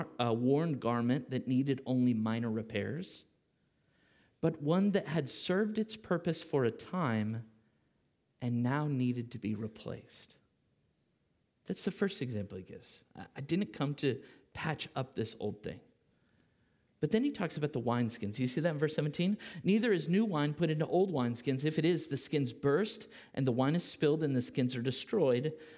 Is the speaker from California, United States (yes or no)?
yes; California, United States; I'm from California, so I'll tell you how it's made.